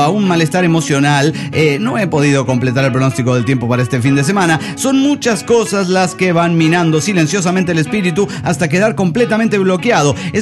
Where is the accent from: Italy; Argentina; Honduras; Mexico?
Mexico; Tultitlán, State of Mexico; monitorista de Tutitlán, México.